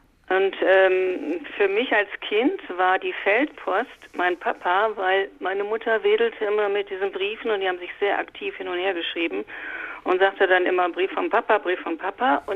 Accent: Düsseldorf, North Rhine-Westphalia, Germany; born there; ich bin ein Kriegskind, 1943 geboren in Düsseldorf, also mitten in den Bomben.

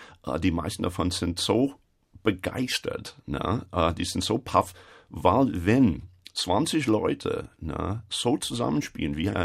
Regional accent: Chicago, Illinois, United States; moved away as an adult; now in Germany; Ich bin in Chicago geboren worden, dort aufgewachsen. Ich habe dort studiert.

